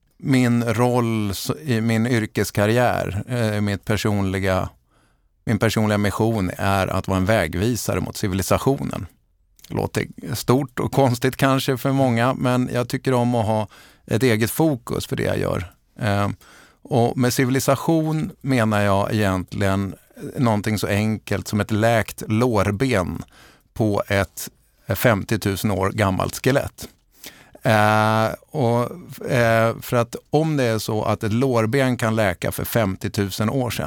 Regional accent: Västerås, Västmanland County, Sweden; Jag kommer ju från Västerås som du sa

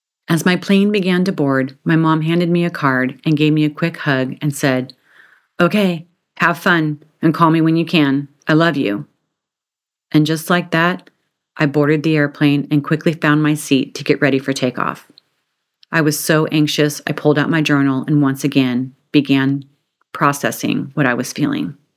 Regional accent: San Diego, California, United States; Growing up in San Diego, the furthest I'd ever traveled by car was Lake Mead in Nevada, Northern California, and just across the southern border to Tijuana, Rosarito, and Mazatlan, Mexico.

